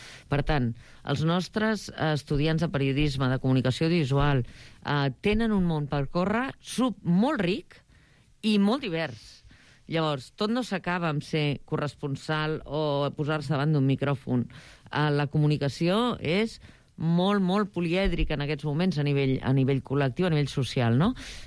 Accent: Barcelona, Catalonia, Spain; born there; les meves arrels emocionals estan a la Segarra. És a dir, quan em diuen d'on ets, jo sé que he nascut físicament a Barcelona, però no em sento d'allà.

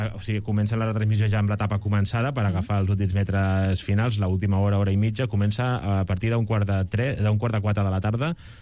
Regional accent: Catalonia, Spain; born or raised there

